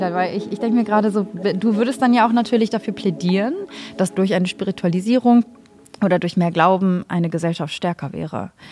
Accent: Germany; mein Mann und ich sind beide geflüchtet damals, also als Flüchtlingskinder groß geworden in Deutschland.

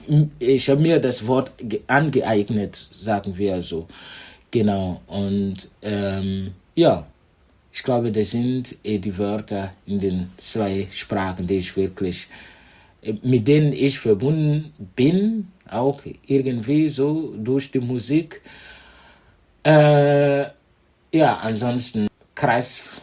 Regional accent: Burkina Faso; now in Germany; ich komme aus Burkina Faso und ja, feiere meinen Migrationsvordergrund in Deutschland.

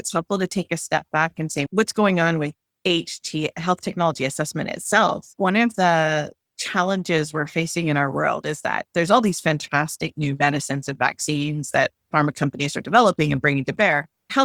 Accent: Canada; I have a PhD in statistics from Carnegie Mellon University in the US, but I'm actually Canadian.

